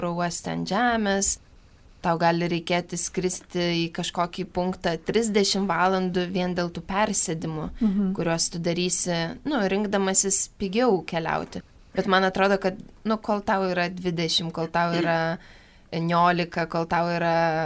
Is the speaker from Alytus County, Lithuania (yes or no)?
no; Vilnius, Vilnius County, Lithuania; now in Kaunas, Lithuania; Šiaip esu iš Vilniaus Kalvarijų parapijos.